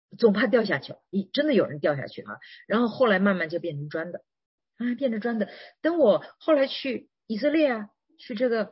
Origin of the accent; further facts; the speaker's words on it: China; 当时你知道，我小的时候在中国啊，我小的时候我的家乡，我还是这个小县城，还不是农村的。